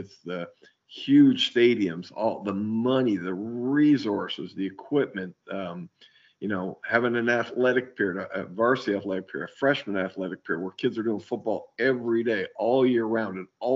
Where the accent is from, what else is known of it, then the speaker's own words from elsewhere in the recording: Canada; now in United States; I'm originally from Canada